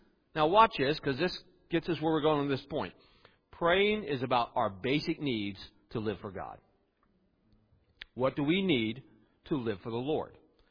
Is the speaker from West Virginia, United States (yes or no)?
yes; Morgantown, West Virginia, United States; I'm from Morgantown. But anyone from West Virginia, whatever town they tell you from, the big town they tell you from, typically lived in the big town.